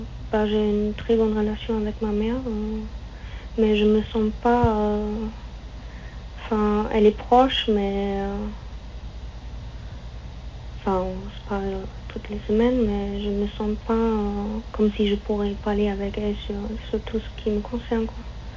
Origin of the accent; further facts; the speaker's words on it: Germany; French is a second language; Je viens d'Allemagne.